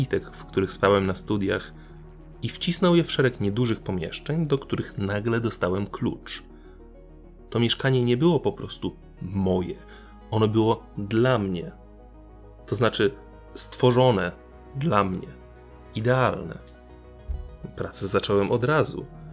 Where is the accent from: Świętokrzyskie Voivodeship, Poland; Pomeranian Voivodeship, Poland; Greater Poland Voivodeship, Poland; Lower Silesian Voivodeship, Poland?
Pomeranian Voivodeship, Poland; Gdynia; a przecież jestem z Gda... Nie, czekaj. Nie. Z Gdyni.